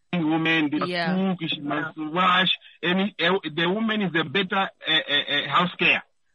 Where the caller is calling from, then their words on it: Windhoek, Khomas, Namibia; From Window.